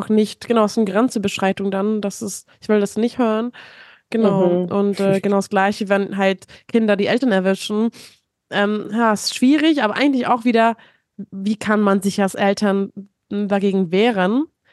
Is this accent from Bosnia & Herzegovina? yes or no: no; Hungary; German is a second language; Und das war halt nicht in Ungarn. Also ich komme ja aus Ungarn.